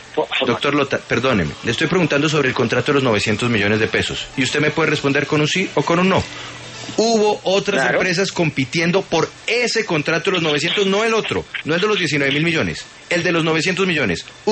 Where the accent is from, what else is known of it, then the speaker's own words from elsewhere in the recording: Colombia; Nosotros tenemos una misión, todos como colombianos